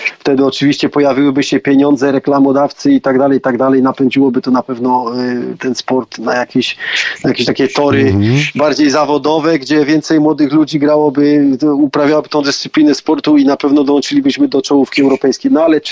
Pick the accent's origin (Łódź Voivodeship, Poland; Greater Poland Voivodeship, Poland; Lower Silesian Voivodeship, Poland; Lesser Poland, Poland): Lesser Poland, Poland; Limanowa; Limanowa, powiat limanowski, to ostoja takiej normalności w naszym kraju. Jestem bardzo dumny, skąd pochodzę